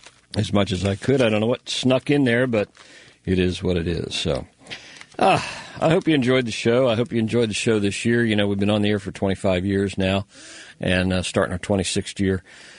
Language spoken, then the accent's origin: English; Pennsylvania, United States; accent: Pennsylvania; My accent sometimes. Apparently a little Pennsylvania slips through every now and then.